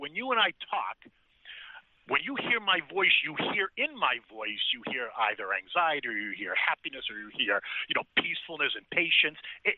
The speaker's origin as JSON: {"language": "English", "town": "Boston", "region": "Massachusetts", "country": "United States", "lives_now": "New York, United States", "said": "Italian, well, really a Bostonian, but yeah, I've been in New York for 38 years, so so you could say I'm a New Yorker."}